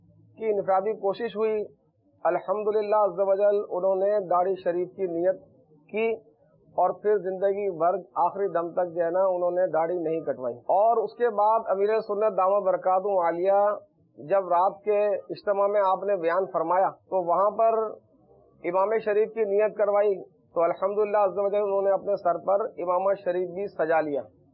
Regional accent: Sukkur, Sindh, Pakistan; میں سکھر شہر کا رہنے والا ہوں.

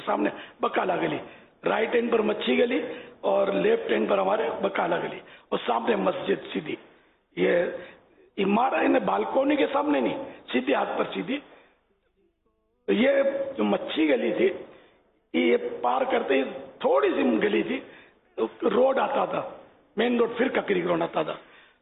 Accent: Karachi, Sindh, Pakistan; 6 ماہ کی عمر تھی اس وقت میری. تو یہ میں کراچی میں ہی پیدا ہوا.

